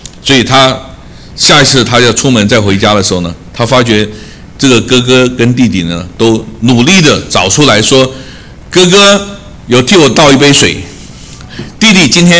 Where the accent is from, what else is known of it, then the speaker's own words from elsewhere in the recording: Taiwan; 我记得小时候在台湾有一首流行歌叫做